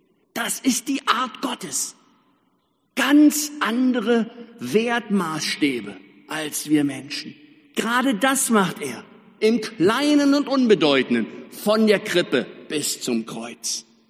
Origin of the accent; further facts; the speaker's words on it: Tempelhof, Berlin, Germany; born there; Also als wenn irgendwo es Schriften gäbe, wo drin steht, 1259 schon drin steht, dass ich mal in Tempelhof geboren werden soll.